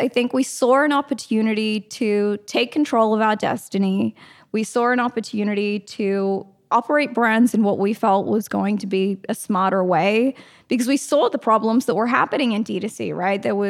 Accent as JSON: {"language": "English", "country": "Australia", "lives_now": "United States", "said": "So you might be able to hear an accent still, even though I'm convinced I sound American and that I'm actually Australian"}